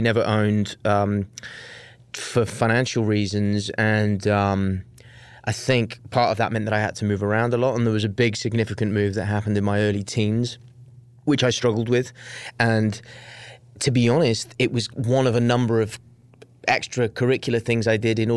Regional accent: Wales, United Kingdom; moved away as an adult; now in London, United Kingdom; And then I was raised in Wales until I was 19 when I moved to London to go to drama school.

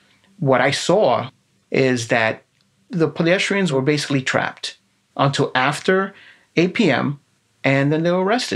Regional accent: Bronx, New York, United States; growing up in the South Bronx, I could understand how people did not like police officers, because I myself, as a young kid, was thrown up against the wall.

